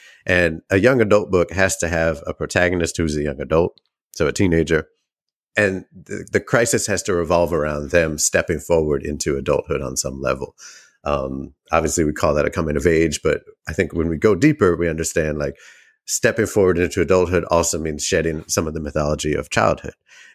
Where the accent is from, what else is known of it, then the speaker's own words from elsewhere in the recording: Boston, Massachusetts, United States; now in New Orleans, United States; No, I grew up in Boston. Randomly.